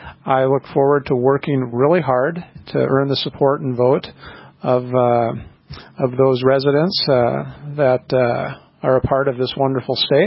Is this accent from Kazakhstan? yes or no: no; New York Mills, Minnesota, United States; also born or lived in Fargo; I grew up in New York Mills, Minnesota. I was born in Fargo and went to high school in Minnesota, in New York Mills, Minnesota, and then after high school went back and attended NDSU.